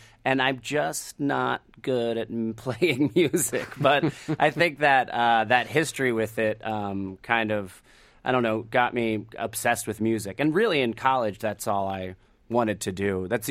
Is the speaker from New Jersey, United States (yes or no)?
yes; Asbury Park, New Jersey, United States; I grew up in New Jersey, Asbury Park in Neptune